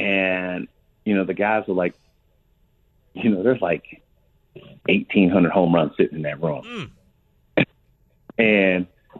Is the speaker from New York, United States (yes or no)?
no; Pittsburgh, Pennsylvania, United States; born there; I was born outside of Pittsburgh and he was there and everybody called him Pops.